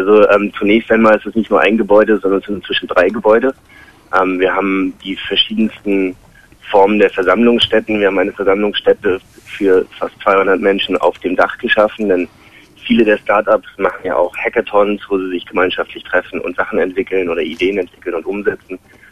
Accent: Berlin, Germany; Ich bin Berliner persönlich.

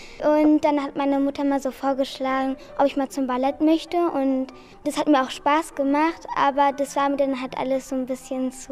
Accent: Germany; ich bin 12 Jahre alt und ich komme aus Deutschland.

